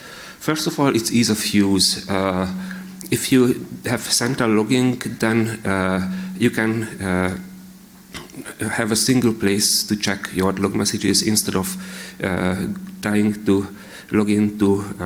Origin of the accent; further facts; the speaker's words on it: Hungary; English is a second language; from Hungary.